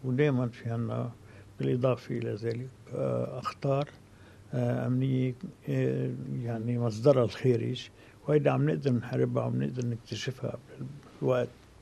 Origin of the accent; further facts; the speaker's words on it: Lebanon; هذا مما يأثر على النمو عندنا في لبنان.